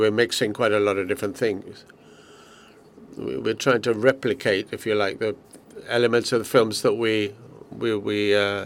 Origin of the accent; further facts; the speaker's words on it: Colombia; I'm also from Colombia, for obvious reasons.